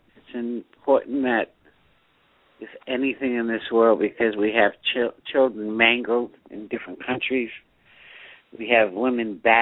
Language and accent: English; Massachusetts, United States; born there; I was born in Massachusetts, because at one time Massachusetts used to be the leading state protecting my children.